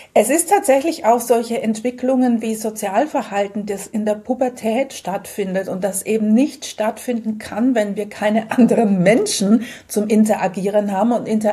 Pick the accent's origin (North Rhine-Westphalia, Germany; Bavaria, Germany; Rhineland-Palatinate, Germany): Bavaria, Germany; Ich komme aus der Nähe von München, wo ich mit der Family wohne.